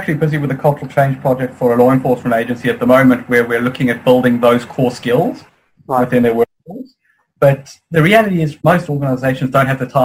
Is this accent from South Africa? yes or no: yes; South Africa; growing up in South Africa, and I've worked in 17 countries so far